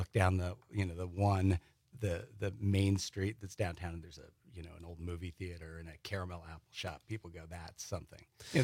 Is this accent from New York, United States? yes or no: yes; Brooklyn, New York, United States; now in Door County, United States